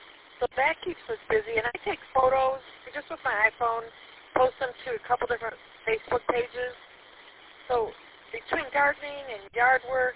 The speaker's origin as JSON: {"language": "English", "town": "Davison", "region": "Michigan", "country": "United States", "said": "We're up here in Millington. We're from Davison."}